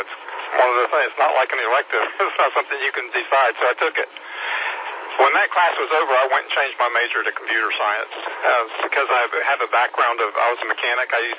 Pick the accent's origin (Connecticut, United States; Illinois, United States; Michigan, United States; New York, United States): Michigan, United States; Flint; born there; 64 years ago, I was born in Flint, Michigan, and we spent all of my life before high school moving from north to south to north.